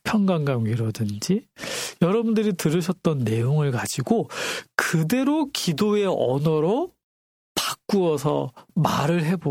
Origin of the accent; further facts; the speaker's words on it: Jeju, South Korea; 제가 제주도에서 어린 시절을 보냈거든요.